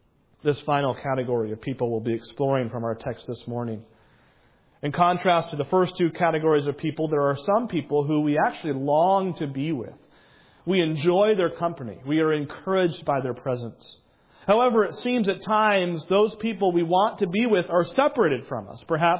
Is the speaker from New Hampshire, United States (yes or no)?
yes; New Hampshire, United States; I grew up in New Hampshire. I graduated from high school in Wisconsin.